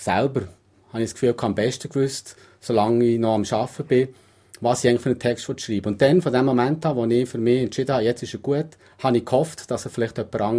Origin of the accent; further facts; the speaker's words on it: Solothurn, Switzerland; Ich bin in Solothurn geboren. Ich bin eben, wie gesagt, 48, bin noch nie weggezogen.